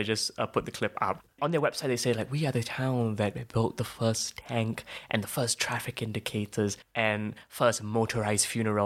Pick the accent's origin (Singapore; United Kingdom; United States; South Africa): Singapore; I'm from Singapore.